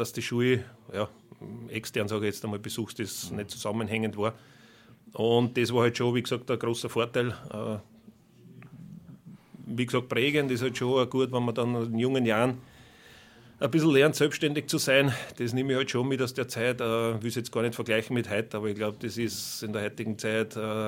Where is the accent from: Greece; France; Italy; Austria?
Austria; Alt-Ruppersdorf, Lower Austria; Genau, also Bezirk Mistelbach, aber aufgewachsen in der Nähe von Landerteier, ganz ein kleiner Ort, Alt-Ruppersdorf.